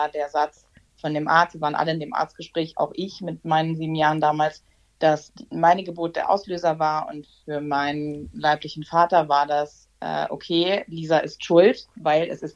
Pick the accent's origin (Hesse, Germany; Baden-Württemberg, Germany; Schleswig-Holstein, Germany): Schleswig-Holstein, Germany; bin 27 Jahre alt und komme aus Schleswig-Holstein in der Nähe von Hamburg.